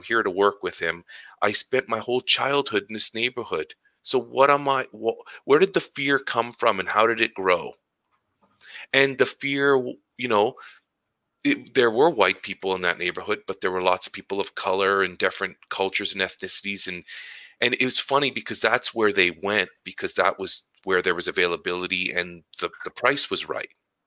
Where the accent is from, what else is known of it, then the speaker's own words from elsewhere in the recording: Ottawa, Ontario, Canada; So I grew up in Ottawa, and I was born and raised in a not such a great part of town. And then my parents bought a house in a better area, better neighborhood. We moved there.